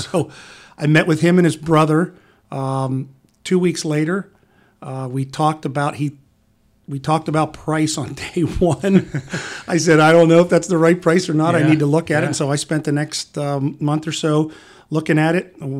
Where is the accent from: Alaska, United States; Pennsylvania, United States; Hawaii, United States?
Pennsylvania, United States; Pittsburgh; also born or lived in Washington, D.C.; I grew up in Pittsburgh, so I'm a right? Pittsburgh yeah. guy. Went to Penn State University, got a degree in architectural engineering, and then went to Washington, D.C. to work for a huge mechanical contractor in D.C.